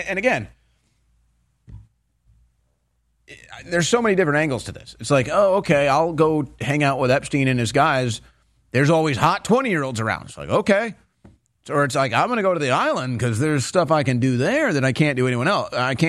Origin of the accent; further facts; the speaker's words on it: United States; I like that for America. I'm an American.